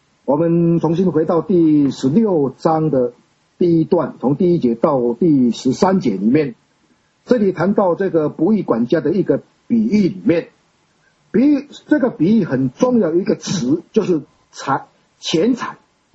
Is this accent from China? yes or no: no; Taiwan; 就如同我们现在台湾人一样，我们台湾人讲话有一点是台湾国语，台湾话跟那个闽南话跟这个我们说这个北京话，它会混杂在一起的